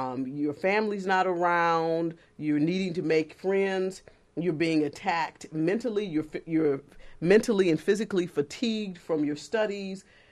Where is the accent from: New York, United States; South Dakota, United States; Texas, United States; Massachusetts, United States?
Texas, United States; And I'm from Texas, and we were all from a small Presbyterian college in Sherman, Texas.